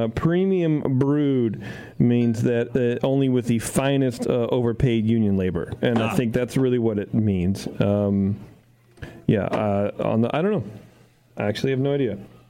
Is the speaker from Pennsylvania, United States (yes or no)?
yes; Philadelphia, Pennsylvania, United States; I'm from Philly.